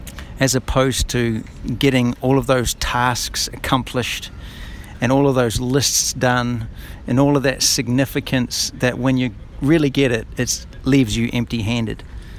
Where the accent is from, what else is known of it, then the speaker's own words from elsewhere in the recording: New Zealand; moved away as an adult; now in United States; We came from New Zealand to Reading because we followed the voice of God.